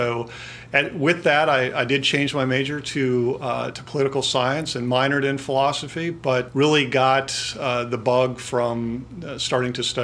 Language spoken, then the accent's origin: English; North Dakota, United States; born there; also born or lived in Wyoming; I was born actually in North Dakota, so